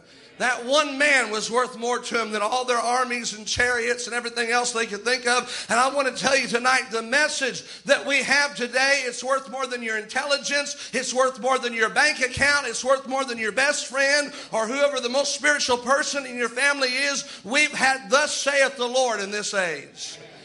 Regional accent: Sellersburg, Indiana, United States; it caught my attention because I was from Sellersburg.

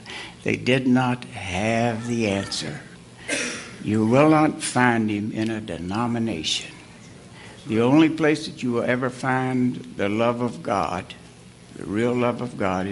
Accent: Kentucky, United States; We're just a bunch of hillbillies from Kentucky. My parents were I was born over in the Red River Gorge, right on the edge of the Red River Gorge back a few years ago.

